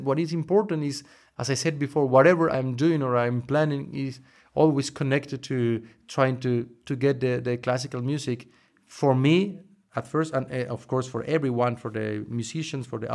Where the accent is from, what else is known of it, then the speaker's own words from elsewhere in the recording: Medellin, Antioquia, Colombia; In fact, I was born in Medellin in Colombia, and I went to school there